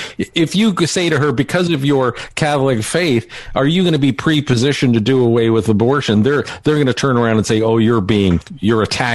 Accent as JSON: {"language": "English", "country": "Canada", "said": "I'm a Canadian. I'm just looking at this from, you know, sort of a third party perspective."}